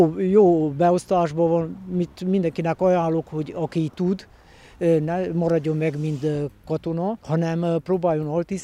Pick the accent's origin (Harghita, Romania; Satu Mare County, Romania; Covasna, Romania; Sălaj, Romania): Harghita, Romania; Bălan; mivel én balánbányai születésű vagyok, több román van, mint magyar, könnyű volt nekem megtanulni, mert a gyermekkoromot, mivel ott ötöttem, román gyermekek között nőttem fel, meg tudtam tanulni a román nyelvet.